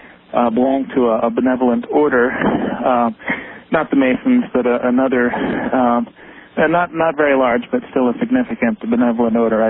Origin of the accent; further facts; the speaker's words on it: Colorado, United States; now in Portland, United States; I grew up on a ranch in Colorado.